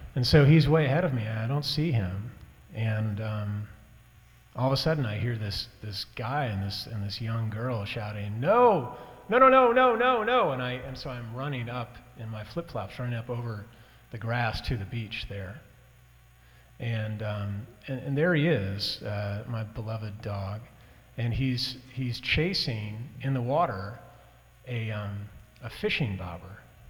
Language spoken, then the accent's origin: English; Midwest, United States; I grew up in the Midwest with a lot of country music